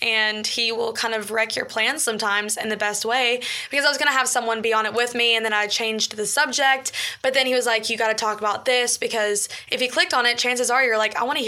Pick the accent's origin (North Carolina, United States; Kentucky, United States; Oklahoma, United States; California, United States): Kentucky, United States; Bowling Green; also born or lived in Nashville; It's in Bowling Green, Kentucky, where I was raised, not born. I almost said born and raised. I was born in Nashville, actually